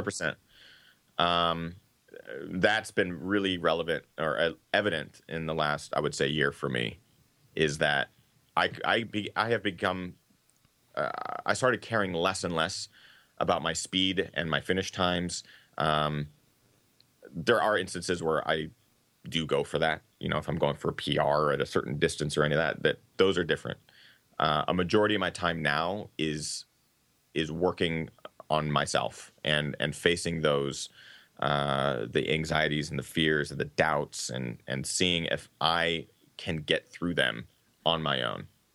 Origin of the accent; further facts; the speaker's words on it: Pacific Northwest, United States; Growing up in the Northwest, you're just blessed with some of the most amazing lush forests.